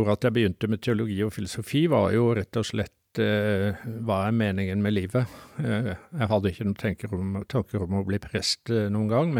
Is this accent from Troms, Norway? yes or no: no; Grimstad, Agder, Norway; Så jeg vokste opp på Sørlandet utenfor Grimstad